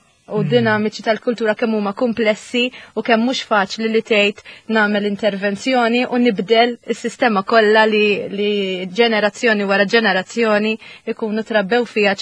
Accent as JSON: {"language": "Maltese", "town": "Cottonera", "region": "South Eastern Region", "country": "Malta", "said": "li aħna tal-Kottonera aħna proud li aħna minnaw għandna l-stigma fuqna"}